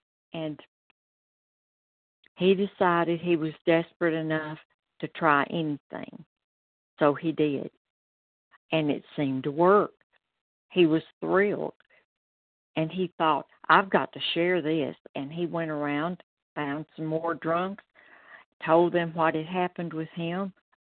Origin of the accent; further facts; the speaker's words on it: Malden, South Carolina, United States; I'm from Malden, South Carolina.